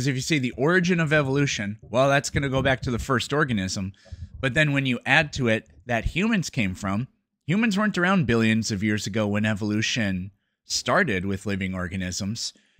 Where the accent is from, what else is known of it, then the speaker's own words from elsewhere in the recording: United States; born there; Like I was born in the United States.